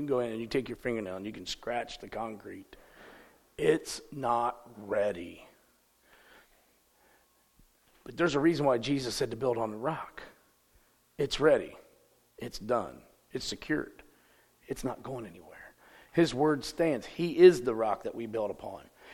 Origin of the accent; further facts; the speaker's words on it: Ohio, United States; We're from Ohio.